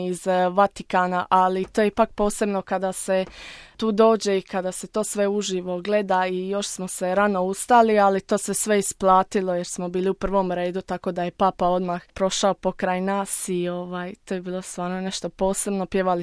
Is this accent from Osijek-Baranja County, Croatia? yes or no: no; Solin, Split-Dalmatia County, Croatia; dolazim iz Solina.